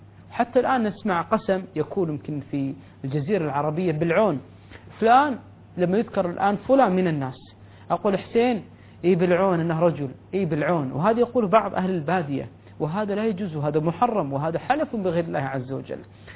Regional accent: Kuwait; لعلها عرفا عندنا في الكويت، تتكلم عن بلدي، تطعم عشر مساكين

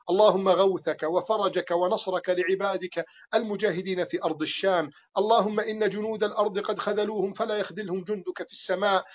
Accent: Egypt; اللهم احفظ بلدنا مصر

